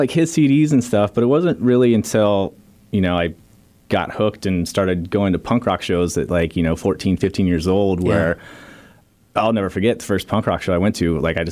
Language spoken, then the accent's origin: English; Santa Cruz, California, United States; Growing up in Santa Cruz, is punk rock surfer town